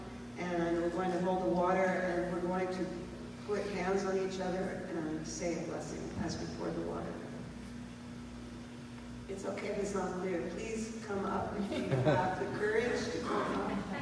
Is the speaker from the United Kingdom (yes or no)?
no; New Mexico, United States; because I'm from New Mexico, the word migrant always rings a little strange